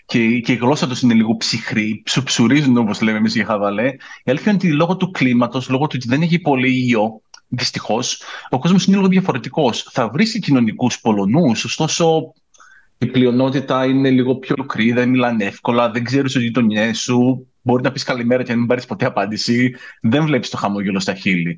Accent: Thessaloniki, Central Macedonia, Greece; now in Poland; Εγώ είμαι καταγωγή από Θεσσαλονίκη, οπότε είμαστε λίγο πιο χαλαρά μαθημένοι.

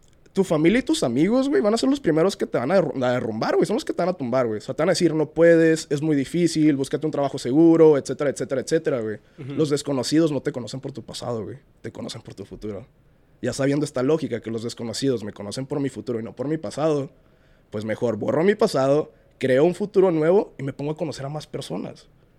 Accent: Tijuana, Baja California, Mexico; now in Ciudad Juárez, Mexico; yo vengo de Tijuana, güey. Cuando llegué aquí a Ciudad Juárez, fue algo totalmente nuevo para mí.

